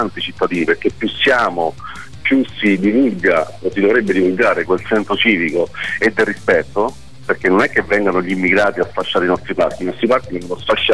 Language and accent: Italian; Southern Italy, Italy; io da Terrone, quale sono, assolutamente sono un uomo del sud, me ne dispiace enormemente